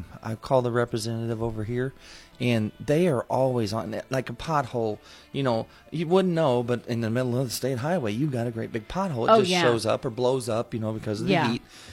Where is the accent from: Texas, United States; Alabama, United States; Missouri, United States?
Missouri, United States; DeSoto; I came from DeSoto, worked at the car shops for a yeah. while, and I used to have to sit on the highway there coming across on 67, the Big River Bridge